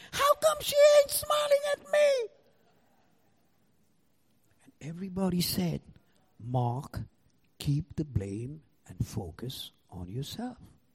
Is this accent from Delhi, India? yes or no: no; Mumbai, Maharashtra, India; born there; And you heard my accent, right? I'm going to break it to you. I was born in Bombay in 1954. Now, if you don't know where Bombay is, it's on the west coast of India.